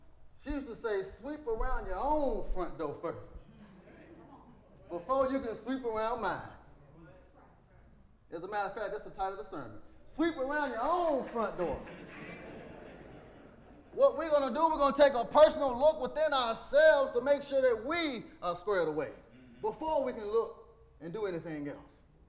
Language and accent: English; Memphis, Tennessee, United States; If you didn't know, I'm from Memphis, Tennessee, so I'm kind of country.